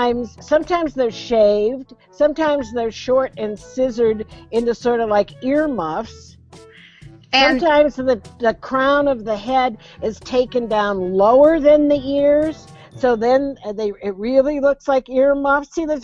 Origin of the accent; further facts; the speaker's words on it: California, United States; born there; I was born in California, but it was just kind of by circumstance